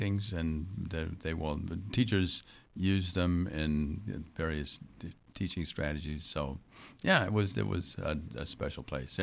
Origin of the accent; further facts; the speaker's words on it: Cedar Rapids, Iowa, United States; also born or lived in Ottawa; I grew up in Cedar Rapids, Iowa.